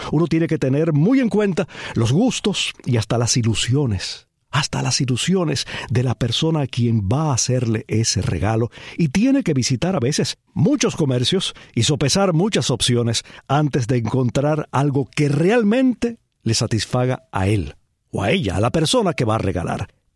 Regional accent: Palma Soriano, Santiago de Cuba, Cuba; born there; Yo nací en Palma Soriano.

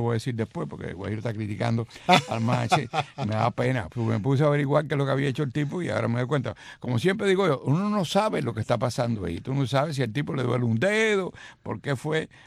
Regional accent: Cuba; somos cubanos

